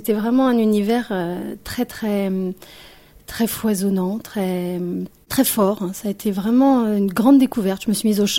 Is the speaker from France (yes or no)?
yes; Brittany, France; Oui, j'y ai grandi en fait et je me sens bretonne et voilà, je peux dire je suis bretonne.